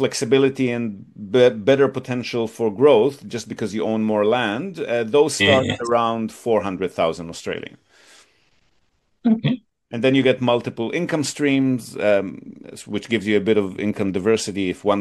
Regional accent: Israel; I'm originally from Israel, so I'm like your wife.

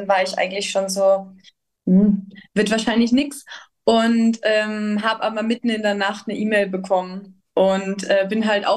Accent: Austria; Ich war ja immer schon ein großer Fan von der Kaiserin Elisabeth als Österreicherin.

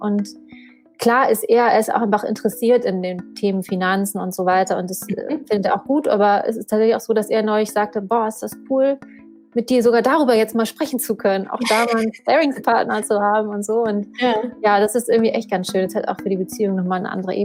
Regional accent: Hamburg, Germany; Also ich komme aus Hamburg, bin gerade 44 Jahre alt geworden

